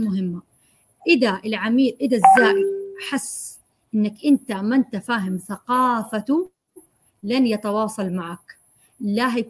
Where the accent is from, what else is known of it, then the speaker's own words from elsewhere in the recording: Saudi Arabia; طبعا انا سعوديه، فبس في مناطق انا ما اعرف يعني كيف عاداتها ولا تقاليدها